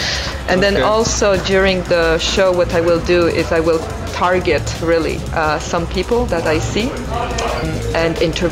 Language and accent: English; Montreal, Quebec, Canada; And I come from Montreal, Canada